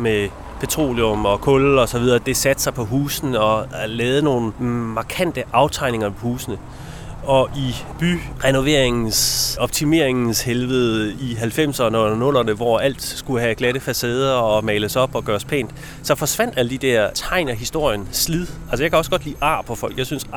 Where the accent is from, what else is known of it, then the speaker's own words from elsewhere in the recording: Silkeborg, Central Denmark Region, Denmark; Jeg er vokset op i noget, der hedder Ekodalen ved Silkeborg. Uden for Silkeborg. Ved en skov.